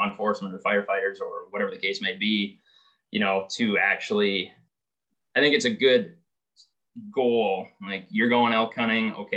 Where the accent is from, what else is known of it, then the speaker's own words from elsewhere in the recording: Princeton, Wisconsin, United States; now I'm back in my hometown. Parents live 5 minutes away, and it's kind of nice to be back.